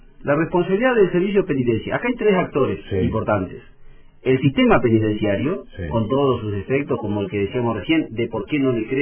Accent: Italy; Yo soy italiano, sí

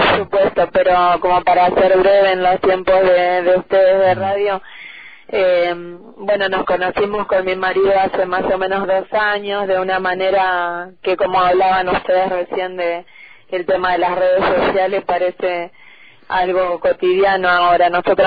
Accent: Santa Fe, Argentina; born there; now in Tierra del Fuego, Argentina; nací en Santa Fe y vivo en Tierra del Fuego ahora hace 6 años, pero vine por primera vez hace 21 años a Tierra del Fuego, y bueno, y estoy acá entre idas y vueltas hace 21 años.

